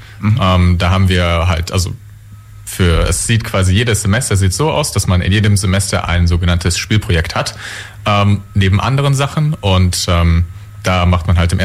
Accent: Zwickau, Saxony, Germany; hallo. Ich komme tatsächlich aus Sachsen, und zwar genauer gesagt aus Zwickau, falls das jemand kennt.

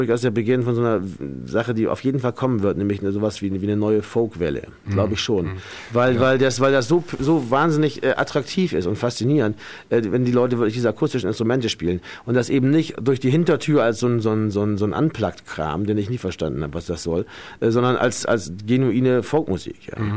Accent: Bremen, Germany; Ja, aber weil ich bin ja Bremer, ich habe ja keine Wahl.

